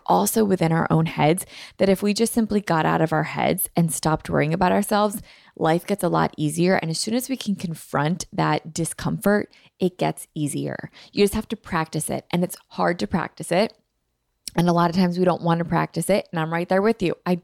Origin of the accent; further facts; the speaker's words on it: Philadelphia, Pennsylvania, United States; and the Eagles were in the Super Bowl, and I'm from Philly.